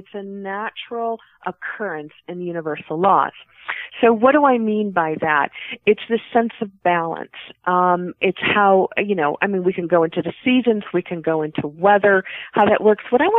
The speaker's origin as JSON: {"language": "English", "country": "United States", "said": "that you're carrying the dirt as a recognition of who you are, because I'm American Indian, of Mother Earth?"}